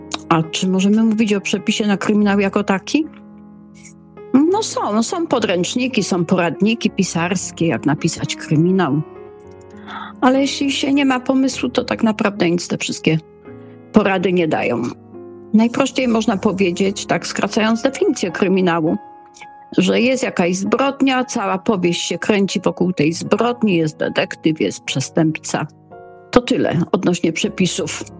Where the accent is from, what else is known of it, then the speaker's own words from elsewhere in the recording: Silesian Voivodeship, Poland; U nas na Śląsku jest to słowo gwarowe